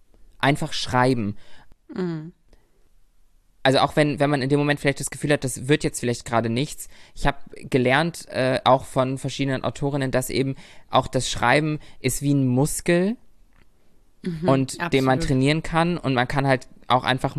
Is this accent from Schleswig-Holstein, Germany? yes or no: yes; Lübeck, Schleswig-Holstein, Germany; Good old Lübeck, ja. Ich habe da immer gesessen im alten Kinderzimmer von meinem Bruder und habe da runtergeschrieben.